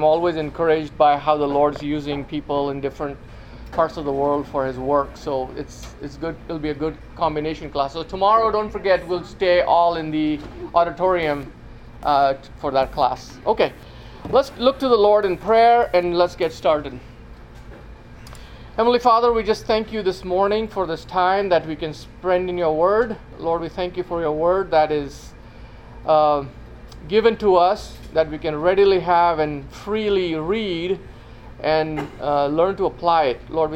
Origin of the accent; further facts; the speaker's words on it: Colorado Springs, Colorado, United States; I'm from Colorado Springs.